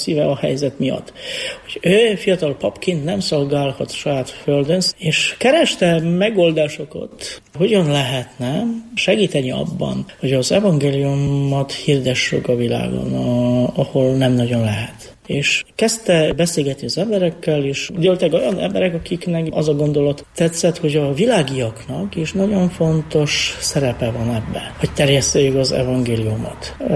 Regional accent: Poland; persze Lengyelországhoz, igen, mert onnan származom

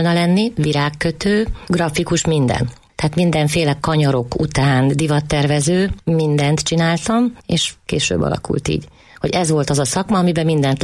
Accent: Transdanubia, Hungary; also born or lived in Budapest; now in Eger, Hungary; Én több helyen éltem, én dunántúli vagyok, Pesten is éltem évekig, én 32 éve költöztem Egerbe

